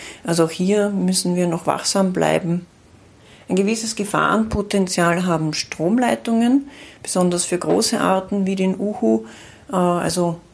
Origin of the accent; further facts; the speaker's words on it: Austria; Und bei uns in Österreich gibt es auch zwei Farbvarianten.